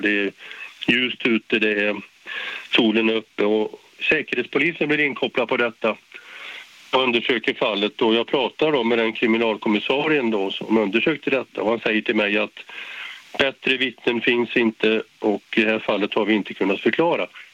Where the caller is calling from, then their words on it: Järfälla, Stockholm County, Sweden; Jag är hemma i Järfälla